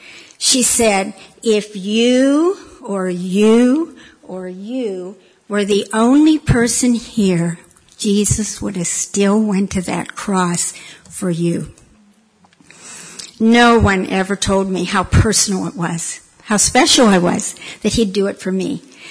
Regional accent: Jeannette, Pennsylvania, United States; I am from Jeanette, Pennsylvania, a little town in Pennsylvania. Born and raised there.

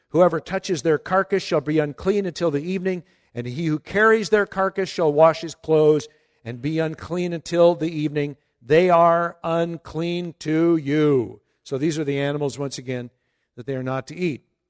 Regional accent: Minnesota, United States; I'd never eaten seafood. I was raised in Minnesota.

